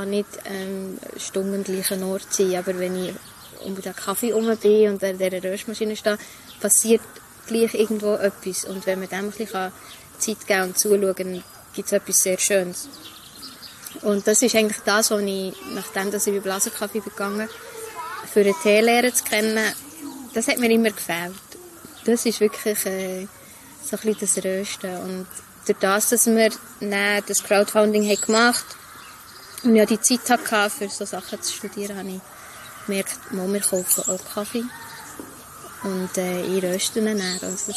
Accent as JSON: {"language": "German", "town": "Langnau", "region": "Bern", "country": "Switzerland"}